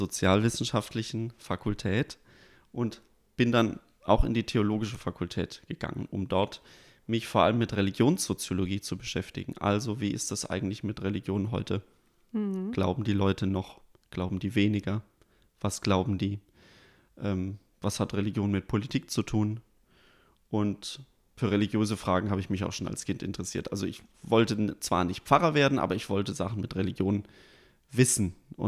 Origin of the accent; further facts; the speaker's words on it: Germany; born there; Ja, also tatsächlich bin ich noch in der DDR geboren und da herrschte ein religionsunfreundliches Klima.